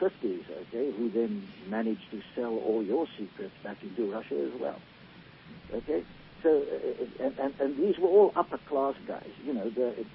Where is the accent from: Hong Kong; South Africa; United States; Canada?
South Africa; born there; It's because I was born in South Africa, and I've seen this